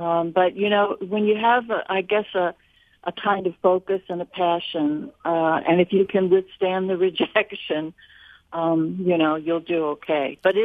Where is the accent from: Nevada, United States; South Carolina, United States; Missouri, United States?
Missouri, United States; St. Louis; now in New York, United States; And I have some of, my fondest memories at both schools and growing up in St. Louis. So I had a terrific time there and looked forward to going to New York to become an actress.